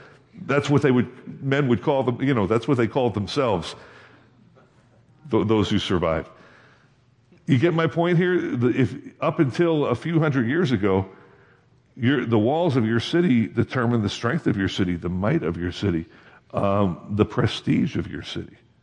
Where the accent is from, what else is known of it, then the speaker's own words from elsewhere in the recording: Ohio, United States; So got around to me, "Where are you from?" "I'm from Ohio."